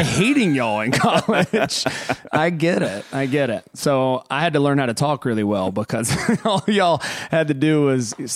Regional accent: Alabama, United States; I mean, I'm from the South Alabama, and half my family was from not far from you, Georgia.

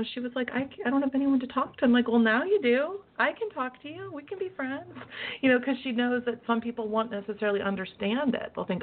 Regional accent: Midwest, United States; I'm from the Midwest, but where I live, people kind of make it all look perfect on the outside.

